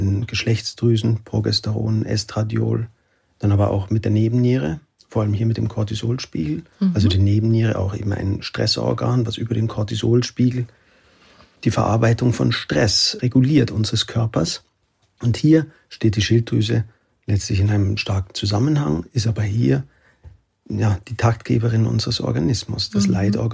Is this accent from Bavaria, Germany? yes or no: yes; Oberammergau, Bavaria, Germany; Ich komme aus Oberammergau.